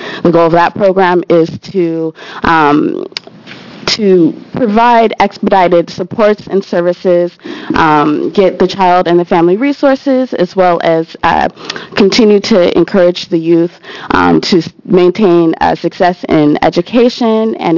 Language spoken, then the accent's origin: English; Portland, Oregon, United States; now in Tigard, United States; I currently reside in Tigard, Oregon, but born and raised in Portland, Oregon.